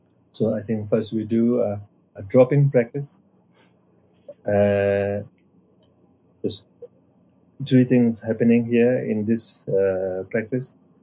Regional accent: Nepal; which I'm coming from Nepal side.

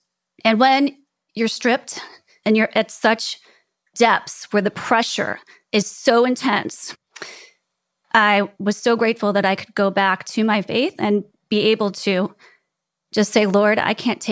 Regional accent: Chicago, Illinois, United States; moved away; also born or lived in Prague; I'd left where I grew up in Chicago. I went out into the world. I lived in Prague.

